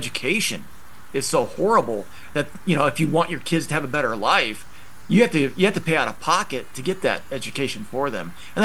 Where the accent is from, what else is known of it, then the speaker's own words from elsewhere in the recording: Idaho, United States; when I grew up in Idaho, you know, the teachers lived in the community.